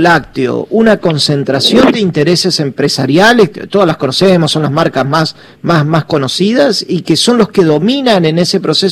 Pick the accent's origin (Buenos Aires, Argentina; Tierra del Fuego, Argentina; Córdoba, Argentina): Córdoba, Argentina; yo soy del sur de Córdoba, que es una cuenca láctea muy importante, tal vez una de las más importantes del país, junto con algunas regiones de Santa Fe.